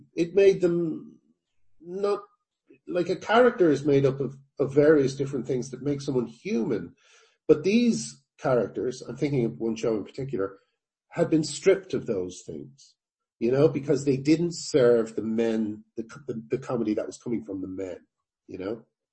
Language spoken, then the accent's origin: English; Ireland; I mean, like I grew up in Ireland, and when I was a kid, I would be fairly wounded by buying British comics